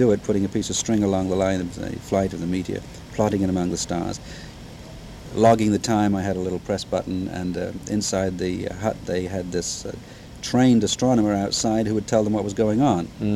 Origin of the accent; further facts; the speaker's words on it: England, United Kingdom; The trouble in growing up in England was you can't study astronomy.